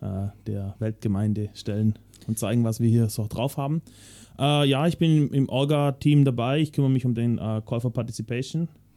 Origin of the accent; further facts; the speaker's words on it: Ulm, Baden-Württemberg, Germany; Ich komme ursprünglich aus Ulm